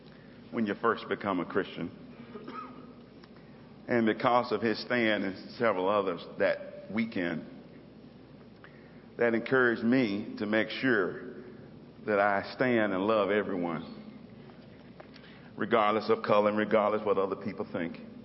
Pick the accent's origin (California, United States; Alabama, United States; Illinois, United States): Alabama, United States; Anniston; I was raised in Anniston, Alabama, and he was raised in Gadsden, Alabama.